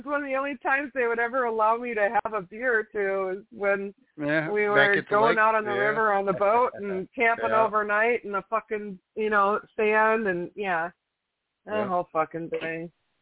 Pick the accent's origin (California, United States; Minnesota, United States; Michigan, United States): Minnesota, United States; that's what I used to do growing up in Minnesota.